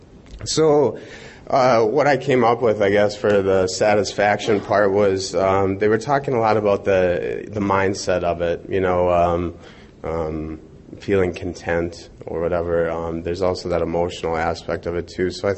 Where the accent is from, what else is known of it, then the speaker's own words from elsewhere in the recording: Minnesota, United States; now in Fargo, United States; I do reside in Fargo, but I'm originally from Minnesota, and I do happen to be a Twins fan, so I apologize.